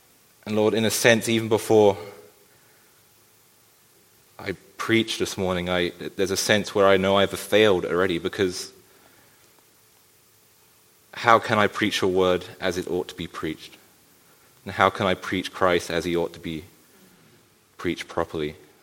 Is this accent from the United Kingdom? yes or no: yes; England, United Kingdom; moved away as an adult; now in Canada; As you can tell, I'm not Canadian, but hey, well, but we moved from England 12 years ago, and this means I can permanently live in this wonderful place called Canada